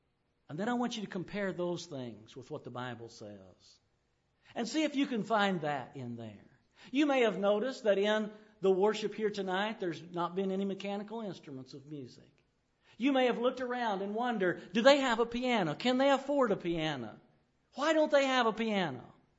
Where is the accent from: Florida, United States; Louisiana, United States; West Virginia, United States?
West Virginia, United States; Now I'm from Ritchie County.